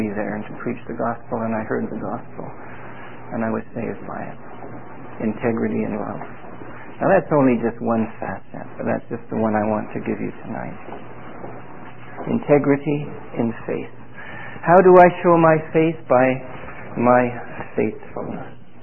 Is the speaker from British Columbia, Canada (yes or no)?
yes; Vancouver, British Columbia, Canada; I come from the Vancouver, British Columbia area, which in the lower mainland had a whole fellowship of strong assemblies at one time.